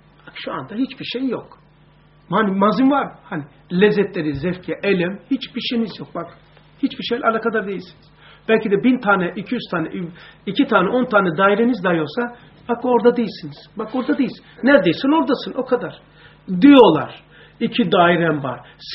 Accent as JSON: {"language": "Turkish", "region": "Black Sea Region", "country": "Turkey", "tie": "born there", "said": "Daha yeni geldim bir şeyden. Karadeniz, doğduğum yerden, evin oralarda."}